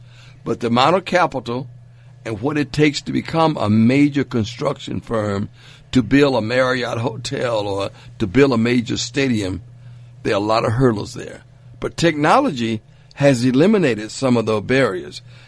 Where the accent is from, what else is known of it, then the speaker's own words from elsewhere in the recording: LaGrange, Georgia, United States; born there; I was born at 213 King Street in LaGrange, Georgia.